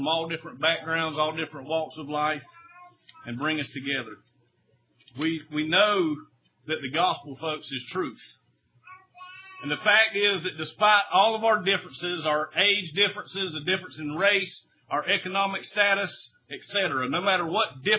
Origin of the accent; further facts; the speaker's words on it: Claxton, Georgia, United States; as my brothers and sisters over here in my hometown of Claxton, Georgia